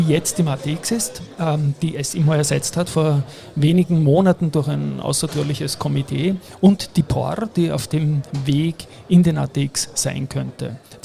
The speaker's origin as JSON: {"language": "German", "region": "Vienna", "country": "Austria", "tie": "born or raised there", "said": "In meiner Heimatstadt, genau."}